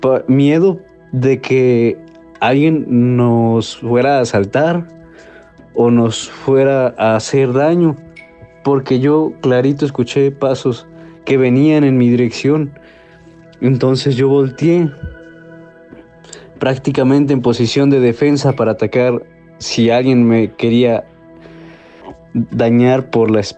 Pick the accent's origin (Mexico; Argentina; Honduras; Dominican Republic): Mexico; Teziutlán, Puebla; Nosotros somos de Teciutlán, Puebla, que delimita muy cerca de Veracruz.